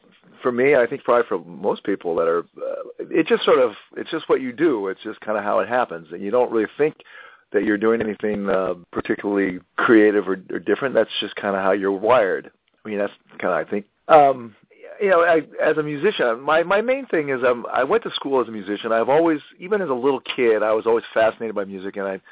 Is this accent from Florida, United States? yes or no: no; Laguna Beach, California, United States; I grew up in Laguna Beach, and it was the Saddleback Community Orchestra.